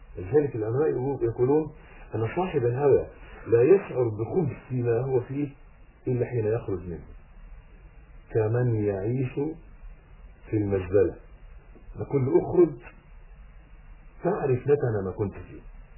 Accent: Egypt; يعني مثلا عادتنا إحنا كمصريين إحنا نأكل الحلو في الأخر،

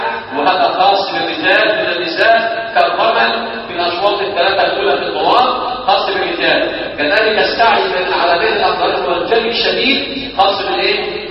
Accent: Egypt; اخواننا المسافرين وخاصه احنا مصريين

